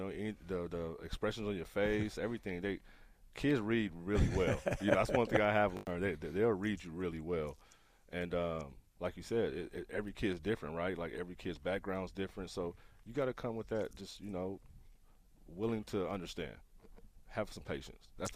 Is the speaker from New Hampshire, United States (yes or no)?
no; Fresno, California, United States; I was I'm an East Side Fresno kid, Southeast Fresno.